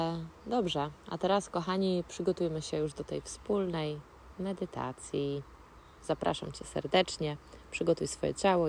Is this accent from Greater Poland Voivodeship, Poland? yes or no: yes; Konin, Greater Poland Voivodeship, Poland; Jest on na ogrodzie u moich rodziców w Koninie. To moja rodzinna miejscowość.